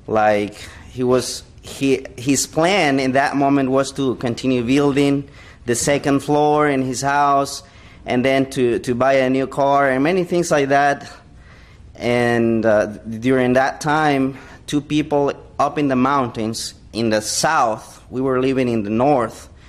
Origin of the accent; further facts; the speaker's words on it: Francisco Morazán, Honduras; first language Spanish; English is a second language; We are in Honduras. I grew up in the capital city in Honduras